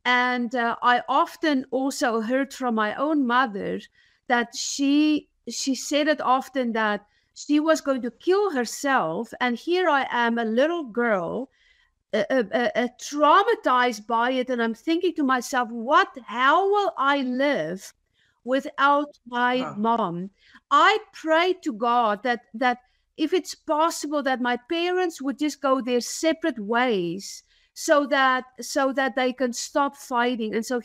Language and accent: English; South Africa; But regardless, so I grew up in South Africa.